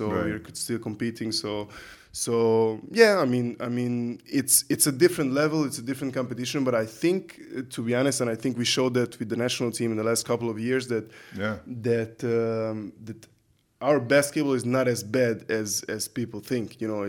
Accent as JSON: {"language": "English", "region": "Budapest", "country": "Hungary", "second_language": "English", "said": "I mean, especially I'm from Budapest. So until I didn't move out from Budapest, I didn't even know that in Hungary exists professional basketball."}